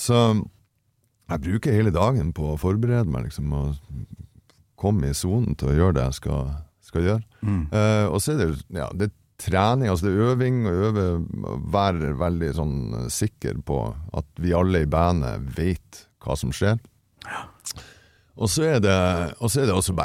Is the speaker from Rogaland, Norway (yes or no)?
no; Kleiva, Nordland, Norway; Kleiva, det der jeg kommer ifra